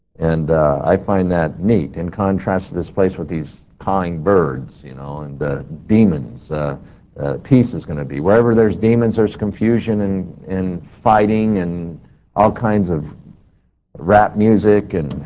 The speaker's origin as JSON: {"language": "English", "town": "Garden Grove", "region": "California", "country": "United States", "tie": "born or raised there", "said": "I grew up in Garden Grove, I grew up in Brookhaven Street where there are eucalyptus lining the whole street."}